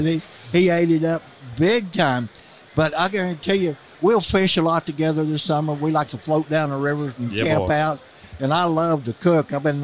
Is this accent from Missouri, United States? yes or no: yes; Missouri, United States; I grew up in the Missouri Boot Hill. I was in high school before I ever saw a deer or turkey, either one.